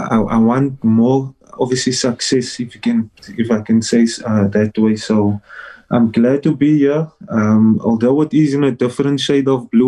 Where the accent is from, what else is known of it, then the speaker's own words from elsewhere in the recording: Cape Town, Western Cape, South Africa; Growing up in Cape Town, played for Collegians, Primroses, and then moved on to Bishops